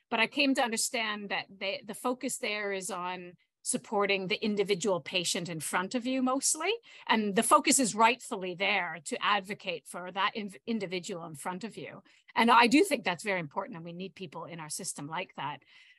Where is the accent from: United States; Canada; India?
Canada; I'm Canadian. And now also Australian citizen. And my dad has Ukrainian heritage. And my mom was adopted with unknown heritage.